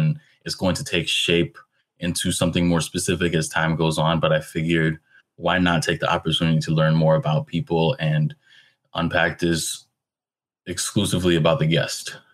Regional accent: New York, United States; born and raised in New York.

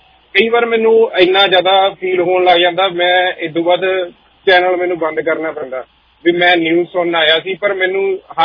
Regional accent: Punjab, India; ਅਸੀਂ ਵੀ ਪੰਜਾਬ ਤੋਂ ਬਿਲੋਂਗ ਕਰਦੇ ਹਾਂ।

